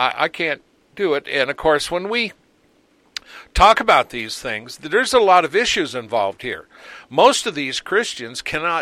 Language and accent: English; United States; of course, I'm an American, you know, and I've been here all my life. This is all I know.